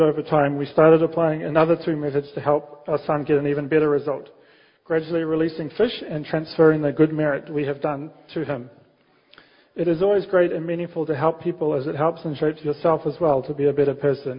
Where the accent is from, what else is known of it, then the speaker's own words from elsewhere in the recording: New Zealand; I am a local from New Zealand and a father to three boys.